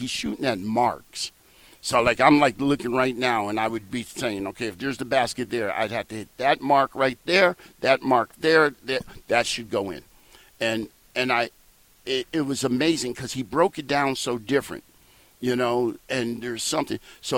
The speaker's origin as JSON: {"language": "English", "region": "the South", "country": "United States", "tie": "born there", "said": "We were, you know, in the South during that time. I was born in the South during Jim Crow. During Jim Crow era, I was born in a segregated hospital."}